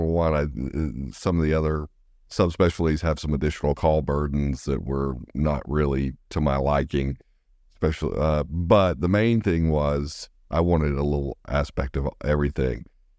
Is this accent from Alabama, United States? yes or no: yes; Alabama, United States; my wife and I grew up together. We're both from Alabama. Families are in Alabama.